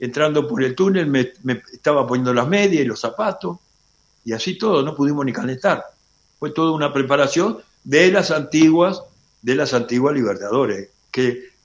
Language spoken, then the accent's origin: Spanish; Uruguay; yo quisiera que Uruguay estuviera en la final, sin duda, como todo uruguayo